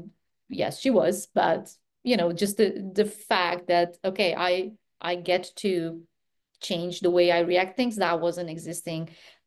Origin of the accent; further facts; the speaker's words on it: Transylvania, Romania; So I'm originally from Transylvania. My whole family is from there. I grew up in a small town where, well, almost everyone knew everyone, and there was a lot of family gatherings, and we celebrated birthdays, name days.